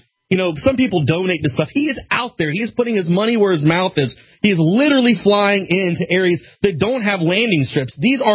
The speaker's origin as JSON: {"language": "English", "region": "Florida", "country": "United States", "said": "You know, I'm from Florida. I have been in hurricanes before many times."}